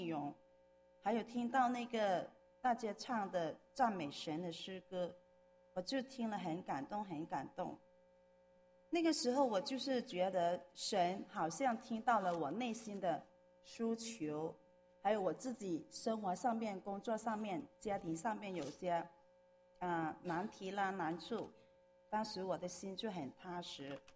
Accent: Guangdong, China; 因为我是广东人，

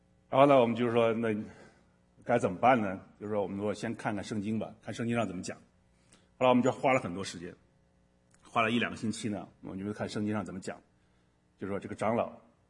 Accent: China; 我们中国人有句话叫什么？不劳而获

